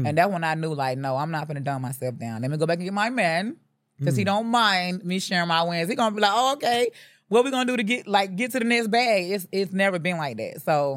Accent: McRae, Georgia, United States; I'm from McRae, Georgia.

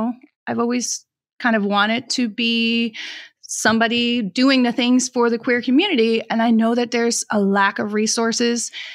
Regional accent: Denmark; English is a second language; moved away as an adult; now in United States; I grew up in Denmark, like I said, and then I wanted to escape my very small little island in a very small little country. I came to the States to be an au pair, a nanny.

